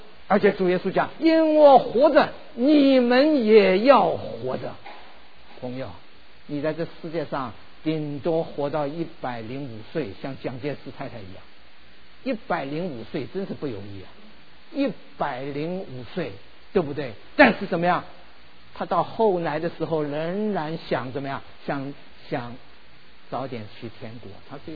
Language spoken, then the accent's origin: Chinese; Shanghai, China; born there; also born or lived in Yancheng, Jiangsu; 我是生在上海，如果呢光荣一点的话，